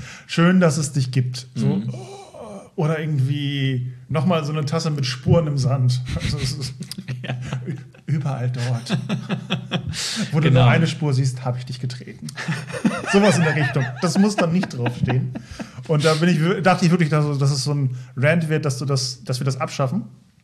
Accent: Lindorf, Germany; jeden schönen Sommer habe ich im wunderschönen Lindorf verbracht. Das ist mein Heimatort.

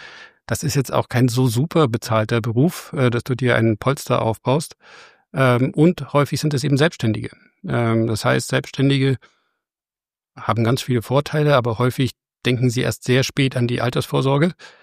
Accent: Augsburg, Bavaria, Germany; Und ich komme ja aus Augsburg

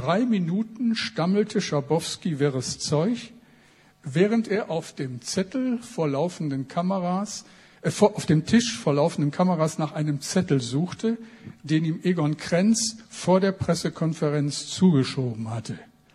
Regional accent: Bremen, Germany; Jetzt darf ich euch mit ein bisschen Geschichte konfrontieren, die ihr wahrscheinlich besser kennt als ein Bremer, aber ich sage es trotzdem.

